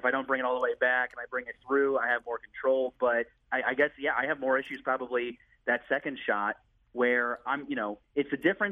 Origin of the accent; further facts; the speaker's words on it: St. Louis, Missouri, United States; I played high school. I grew up born and raised in St. Louis. I played at Chaminade.